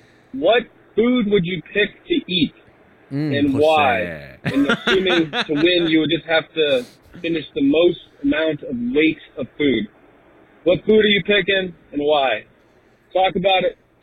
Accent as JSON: {"language": "English", "country": "United States", "said": "I'm from America."}